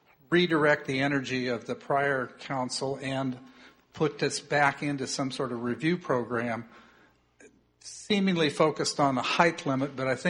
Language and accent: English; Sacramento, California, United States; I was raised in the Sacramento area, and one of the most amazing redevelopment areas in the Sacramento area is the old Rivertown, the downtown Sacramento.